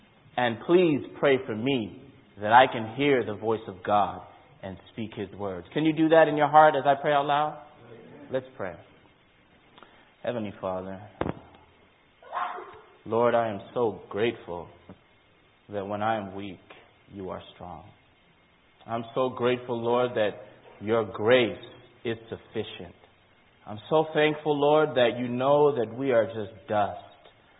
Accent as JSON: {"language": "English", "town": "Hartford", "region": "Connecticut", "country": "United States", "tie": "born or raised there", "also_born_or_lived": "England", "said": "So I was born in England, By the time I was about 1 year old, I left England, and me, my mom, my dad, two brothers, we came to Hartford, Connecticut. And there I was being raised as a young Muslim boy."}